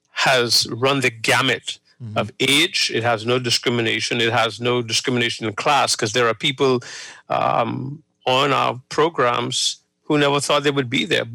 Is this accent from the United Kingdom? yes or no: no; Chippingham, New Providence, Bahamas; really coming from a history of being born and raised in Chippingham, knowing the neighborhood like I do and the surrounding areas